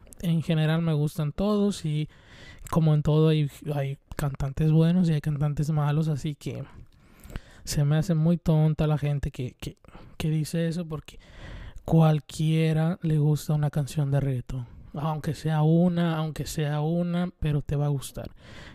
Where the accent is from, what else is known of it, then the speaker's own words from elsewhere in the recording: Veracruz, Mexico; soy mexicano, soy de Veracruz, entonces en Veracruz la salsa es como el pan de cada día.